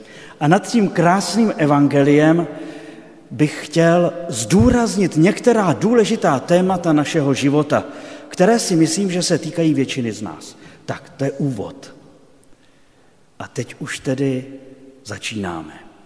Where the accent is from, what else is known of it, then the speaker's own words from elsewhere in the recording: Jihlava, Vysočina Region, Czechia; now in Prague, Czechia; Působil jsem v kostelním Vydří, to je na Vysočině, prodák jsem od Jihlavy a teď působím v Praze.